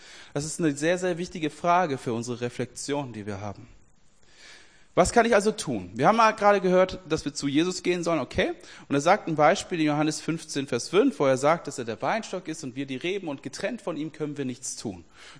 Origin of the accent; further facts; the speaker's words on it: Sweden; Ihr wisst ja, ich komme aus Schweden.